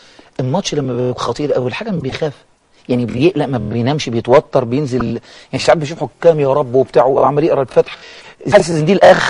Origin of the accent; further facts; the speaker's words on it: Egypt; هل انت راجل ليبي واحنا مصريين